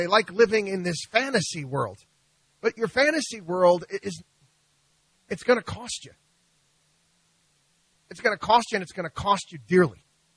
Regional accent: Albany, New York, United States; I am an upstate New Yorker. I grew up outside of Albany, New York. Went to Syracuse University.

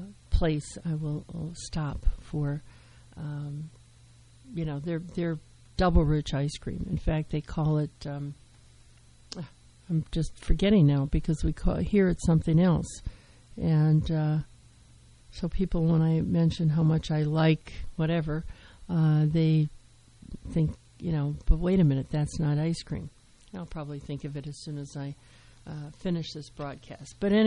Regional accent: Wisconsin, United States; Growing up in Wisconsin, we had such great ice cream.

